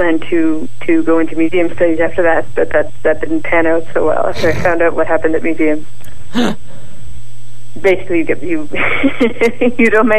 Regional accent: Nova Scotia, Canada; I'm a real live girl, and I'm from Nova Scotia, and I have been drawing since as far back as I can remember.

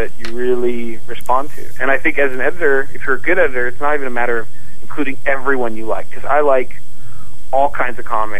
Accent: California, United States; I'm from California.

